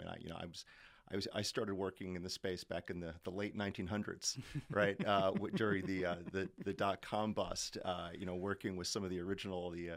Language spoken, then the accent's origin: English; United States; And as an American focused on that transatlantic corridor